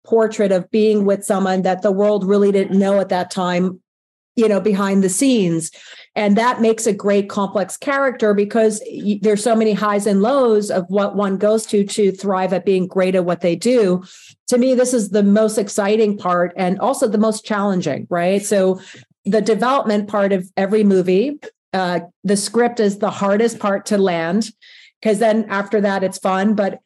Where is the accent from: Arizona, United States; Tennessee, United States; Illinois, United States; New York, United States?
New York, United States; Well, I grew up in New York and Brooklyn.